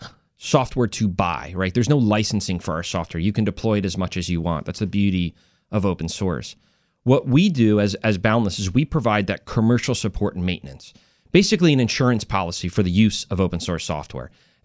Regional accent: North Carolina, United States; I'm from North Carolina. We just had Hurricane Matthew come through a couple months ago

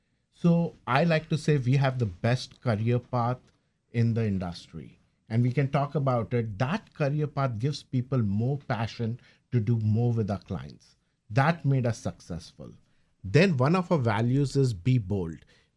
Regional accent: India; English is a second language; moved away as an adult; now in United States; So, you know, I grew up in India, came to U.S. doing foreign exchange systems

